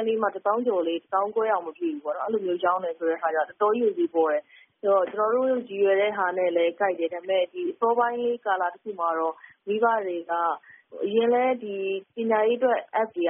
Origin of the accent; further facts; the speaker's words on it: Yangon, Yangon Region, Myanmar; ကျွန်တော်ဆိုရန်ကုန်မှာပဲမွေးရန်ကုန်မှာပဲကြည်